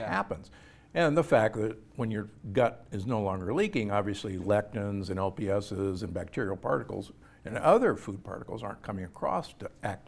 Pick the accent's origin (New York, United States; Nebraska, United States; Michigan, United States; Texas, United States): Nebraska, United States; Omaha; I'm a boy from Omaha, Nebraska